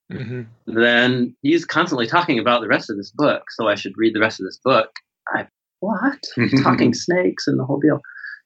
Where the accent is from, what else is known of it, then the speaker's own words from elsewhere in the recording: Portland, Oregon, United States; So I grew up in Portland, Oregon, and I grew up fully immersed in skateboard culture or subculture.